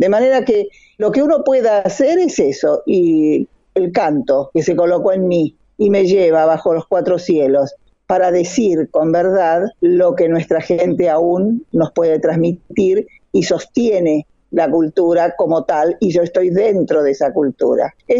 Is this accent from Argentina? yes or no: yes; Los Toldos, Buenos Aires Province, Argentina; born there; a los toldos, la comunidad donde yo nací, donde fuimos expulsados porque nos quitaron la tierra